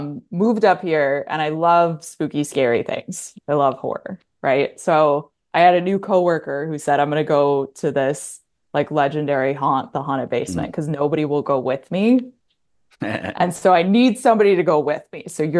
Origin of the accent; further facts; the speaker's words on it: Illinois, United States; So I'm originally from Illinois.